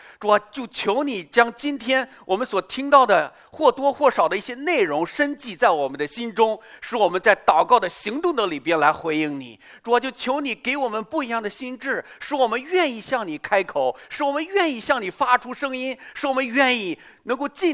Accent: China; 就是我们中国人叫做国骂

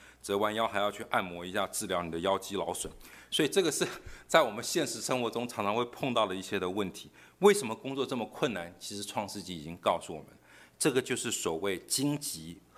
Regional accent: China; 我们中国人有所谓的厚黑学，大家一定听过

